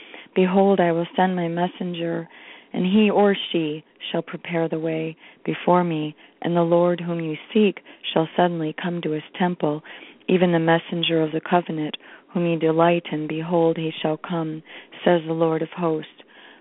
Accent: Monroe, Michigan, United States; It's my hometown, Monroe, Michigan.

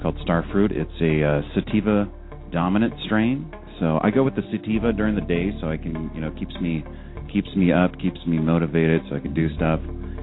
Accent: San Jose, California, United States; they in my hometown where I grew up, San Jose, where Goofy's out

